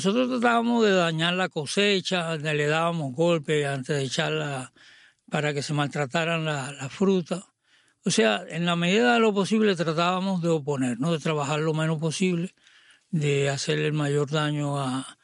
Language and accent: Spanish; Santiago de Cuba, Cuba; pues yo soy de Santiago